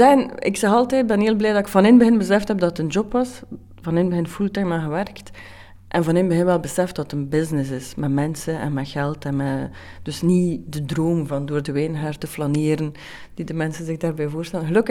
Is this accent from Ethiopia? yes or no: no; Belgium; Dus als je begint als Belgische vrouw in een wijnkasteel